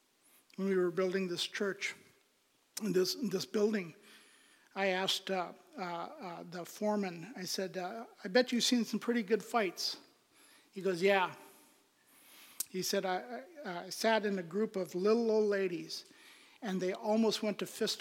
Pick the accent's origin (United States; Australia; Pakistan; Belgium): Pakistan; I'm from Pakistan.